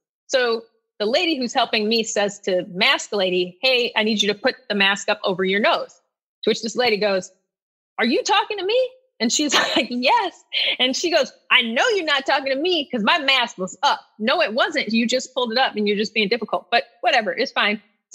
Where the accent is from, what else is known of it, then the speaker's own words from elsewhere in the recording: Inkster, Michigan, United States; So yeah, I grew up in Inkster, Michigan, which is like one of those towns that when my parents bought the house, it was like, it's either going to go good or bad.